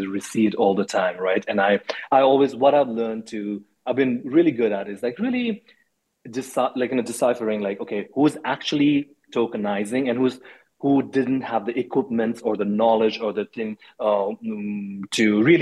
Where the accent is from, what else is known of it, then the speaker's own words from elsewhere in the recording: Nepal; also born or lived in India; You know, I grew up in Nepal and in India.